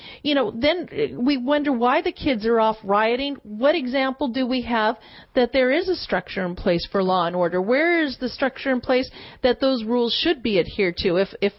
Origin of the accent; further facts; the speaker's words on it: British Columbia, Canada; But I don't think we as British Columbians would like to have the naming of our stadium that's paid for out of our coffers associated with a corporate sponsor